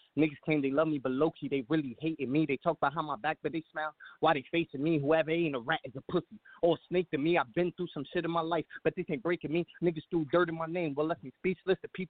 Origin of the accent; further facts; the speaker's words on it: Bronx, New York, United States; now in Allentown, United States; I'm from the Bronx, but right now I'm in Allentown in the 610 in Pennsylvania.